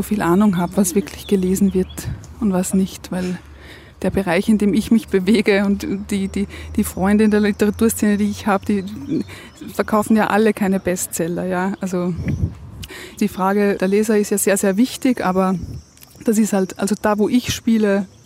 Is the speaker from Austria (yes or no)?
yes; Austria; Ich bin ja Österreicherin